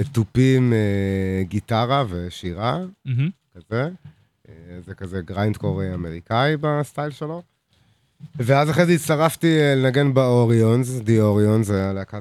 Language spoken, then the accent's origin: Hebrew; Rosh HaAyin, Central District, Israel; אני במקור מראש העין, שזה מקום מדהים, ממש.